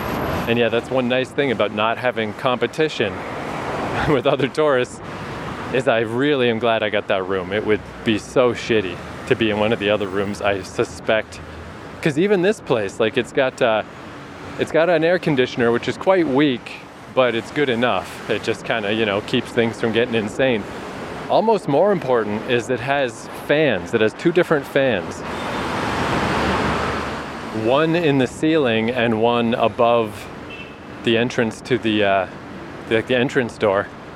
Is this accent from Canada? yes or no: yes; Canada; because I'm from Canada, just summer.